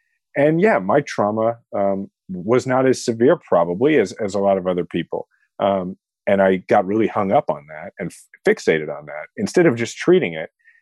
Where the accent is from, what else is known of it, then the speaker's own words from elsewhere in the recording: Kansas City, Missouri, United States; was running for mayor of my hometown, Kansas City.